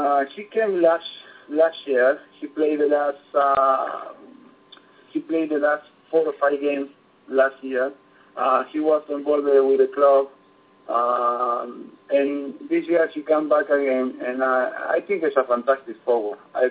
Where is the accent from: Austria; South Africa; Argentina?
Argentina; English is a second language; now in United States; after I come back to my country, I'm from Argentina, and I went to play in another country in Italy, and I come back again into the United States in 2005, and I stay here